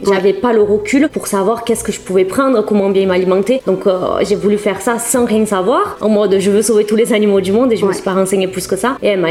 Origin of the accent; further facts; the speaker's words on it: Brazil; J'avais déjà eu de l'anémie quand j'étais petite au Brésil.